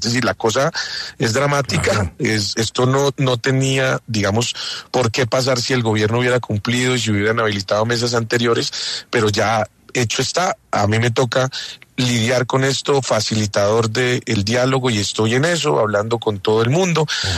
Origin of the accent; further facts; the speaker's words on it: Socha, Boyacá, Colombia; en los pueblos como Socha, mi tierra, la única plática que hay para invertir es la regalías del carbón.